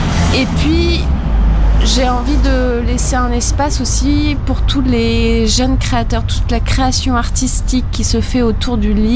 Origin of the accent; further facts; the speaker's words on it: Paris, Île-de-France, France; now in Le Havre, France; Alors au Havre, je suis parisienne. J'étais parisienne et je suis havraise conquise depuis le mois de juin.